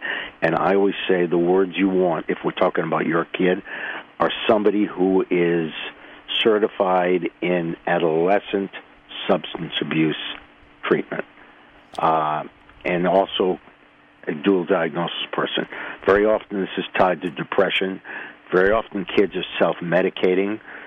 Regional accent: Rhode Island, United States; I grew up in Rhode Island, so I'm very familiar and very close to Connecticut.

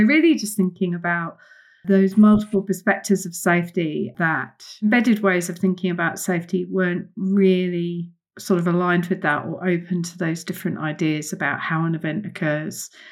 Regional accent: Brighton, South East England, United Kingdom; moved away as an adult; also born or lived in Birmingham; now in New Zealand; So I'm originally from Birmingham in the United Kingdom, was where I was born back sometime in the 70s. And then I grew up in and around Brighton in Sussex, which is a really cool, diverse city.

